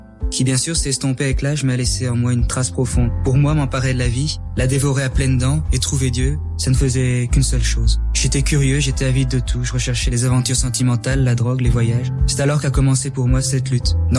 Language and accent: French; Belgium; also born or lived in Luin, France; je suis né à Luin, près de la frontière belge. Puis mes parents ont déménagé en Belgique.